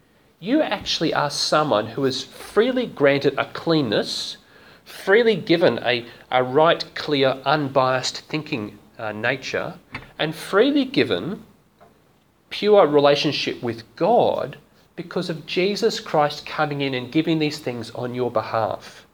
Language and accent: English; Queensland, Australia; born there; I was born in Queensland, so I support the Queensland team, the Maroons.